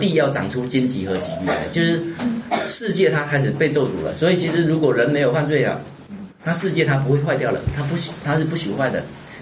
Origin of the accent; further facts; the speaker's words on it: China; 现在2.58万亿真的是分给我们中国人一个人不要分了